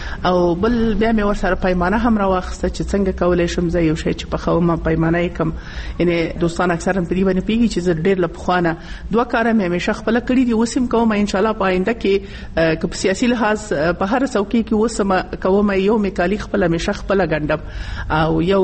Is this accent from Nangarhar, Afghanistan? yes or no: yes; Nangarhar, Afghanistan; مخصوصا زه چون د ننګرهار یم، دلته زه ګورم ننګرهار کې ډېر ښایسته کورونه دي